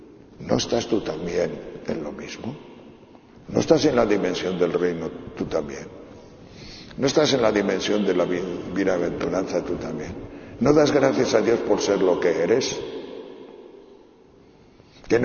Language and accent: Spanish; Asturias, Spain; ir a Tejerina, que es mi pueblo, o prefiero ir a Cudillero, a Candás, porque nosotros somos muy asturianos, porque los primeros años vivimos en Asturias, de mi vida, de nuestra vida.